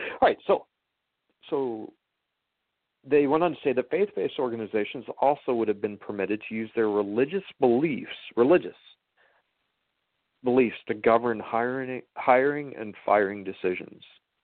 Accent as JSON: {"language": "English", "region": "South Dakota", "country": "United States", "said": "I mean, I just, you know, I'm from South Dakota."}